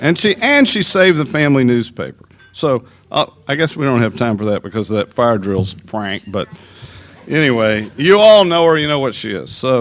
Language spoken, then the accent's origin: English; Atlanta, Georgia, United States; I mean, when we grew up in Atlanta, Highway 41, we called the four lane.